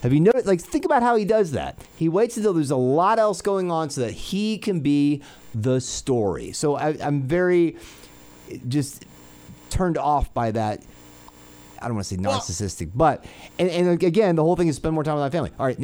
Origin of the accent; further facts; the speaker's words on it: Virginia, United States; So even though I'm from Virginia, I would get all these.